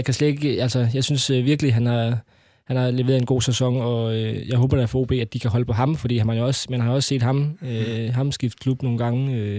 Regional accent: Region of Southern Denmark, Denmark; Og jeg kommer jo ligesom her som fynboer

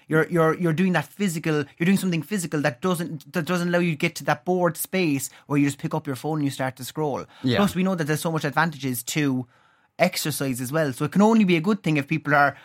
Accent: Cork, Munster, Ireland; now in Dublin, Ireland; Like when I'm originally from Cork

